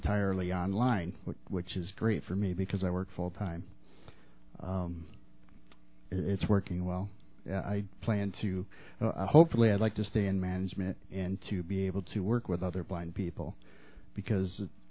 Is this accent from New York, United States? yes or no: yes; Binghamton, New York, United States; I'm from Binghamton, New York.